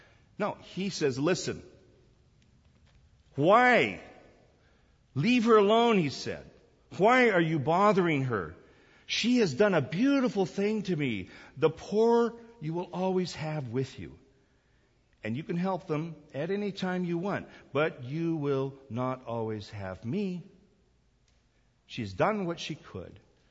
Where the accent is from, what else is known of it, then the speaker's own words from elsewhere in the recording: South Korea; Now, I remember as a kid growing up in Korea, it took me a while to learn and to become accustomed to their culture and their customs.